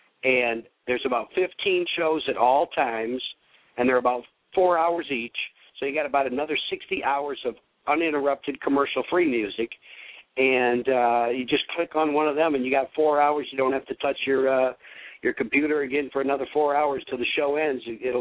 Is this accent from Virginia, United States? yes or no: no; Toledo, Ohio, United States; and, of course, my hometown in Toledo.